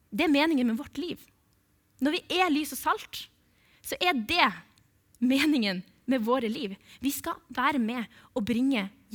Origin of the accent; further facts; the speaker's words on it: Bodø, Nordland, Norway; Og jeg vokste opp i Bodø.